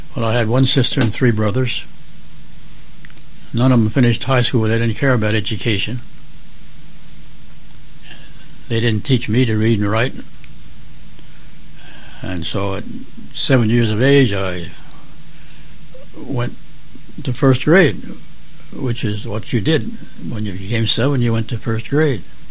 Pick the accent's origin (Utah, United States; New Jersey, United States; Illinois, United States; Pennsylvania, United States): New Jersey, United States; Mount Holly; I was born and raised in Mount Holly, New Jersey, which is 20 miles from Philadelphia.